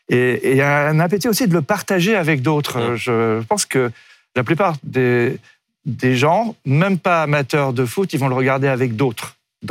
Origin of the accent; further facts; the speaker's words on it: Brittany, France; je suis un marin, je suis un breton